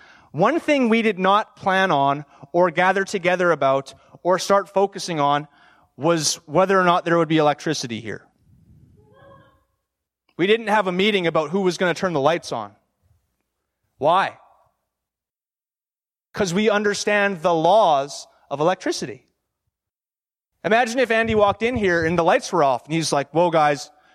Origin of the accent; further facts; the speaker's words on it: Canada; So I'm a Canadian.